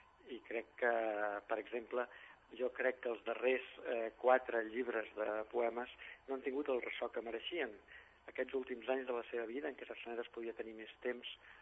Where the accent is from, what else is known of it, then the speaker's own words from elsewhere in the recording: Catalonia, Spain; vam poder durant molts anys treballar en la defensa com a catalans